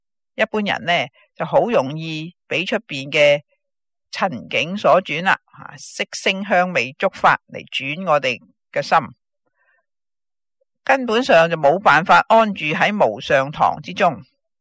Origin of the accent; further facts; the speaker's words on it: China; 呢、这个床呢唔同我哋中国人瞓觉嘅床